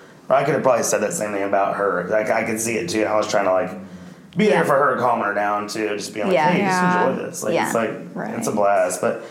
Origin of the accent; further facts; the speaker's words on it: Tennessee, United States; I grew up in East Tennessee